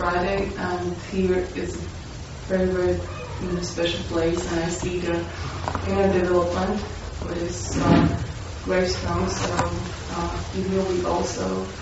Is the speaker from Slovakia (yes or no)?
yes; Slovakia; I'm from Slovakia.